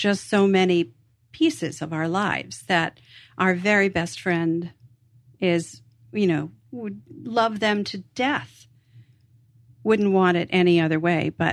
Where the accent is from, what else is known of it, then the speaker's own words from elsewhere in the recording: New England, United States; I grew up in New England, so I think about the crocus coming up through the frozen ground.